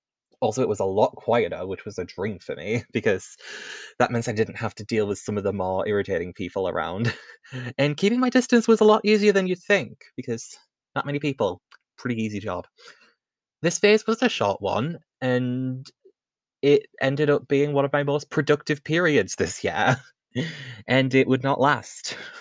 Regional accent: United Kingdom; As for my home country, the UK had its first confirmed case on January 31st.

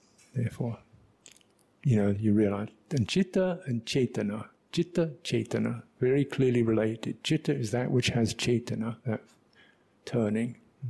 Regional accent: London, United Kingdom; Where I was brought up in London, triple gem was diamond ring, maybe.

